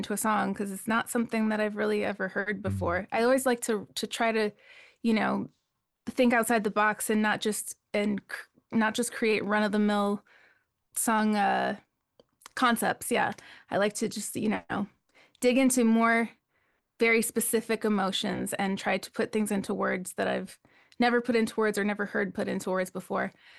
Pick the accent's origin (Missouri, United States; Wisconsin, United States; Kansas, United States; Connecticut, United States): Wisconsin, United States; moved away; growing up in Wisconsin with that feeling, I felt a little bit trapped there. Like I knew that if I wanted my career to go farther, I really had to leave Wisconsin.